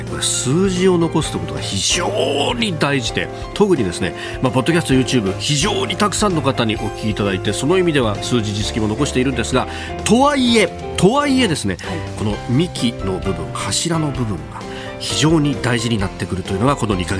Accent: Yokosuka, Kanagawa, Japan; まあ神奈川横須賀の出身でして、

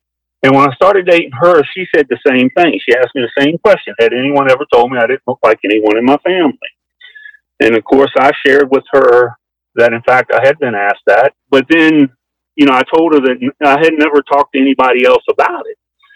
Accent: Richmond, Virginia, United States; I'm 55 years old, and I'm from Richmond, Virginia.

